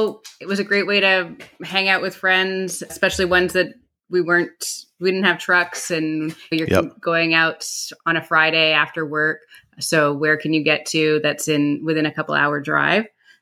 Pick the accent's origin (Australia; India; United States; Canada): Canada; Quebec; Well, we're both from out east. I'm from Quebec, and I have been camping, yeah, as a kid and with my family.